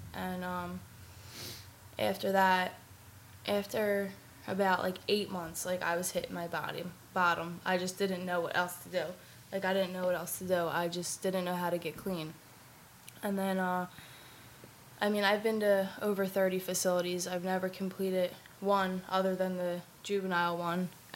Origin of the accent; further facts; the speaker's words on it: New Jersey, United States; Oh, by the way, I'm from Jersey.